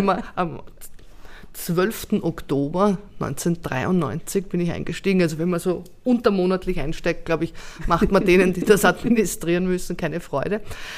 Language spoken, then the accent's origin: German; Mödling, Lower Austria, Austria; born there; Ich bin ja eine gebürtige Mödlingerin